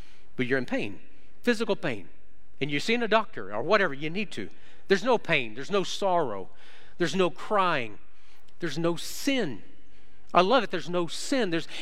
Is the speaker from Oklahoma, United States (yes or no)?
yes; Oklahoma, United States; also born or lived in Texas; I was taught growing up in Oklahoma and Texas, you say yes, ma'am, yes, sir, no, ma'am, no, sir.